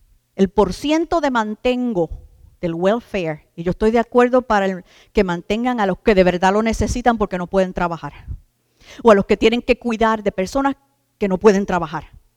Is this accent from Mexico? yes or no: no; Puerto Rico; yo la he vivido, yo soy puertorriqueña